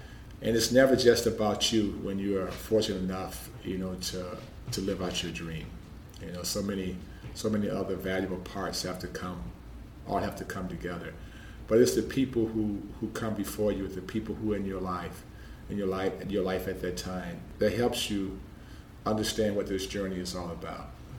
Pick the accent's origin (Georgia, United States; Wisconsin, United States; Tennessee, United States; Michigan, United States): Michigan, United States; Flint; I grew up in Flint, Michigan, and, you know, I had a wonderful family, and I was very fortunate as a young man growing up in a tough inner-city environment